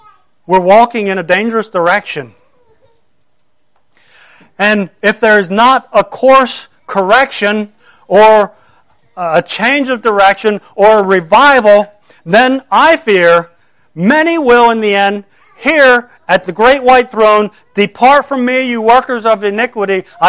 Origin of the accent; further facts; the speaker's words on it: United States; to lay down my American rights, my rights as an American.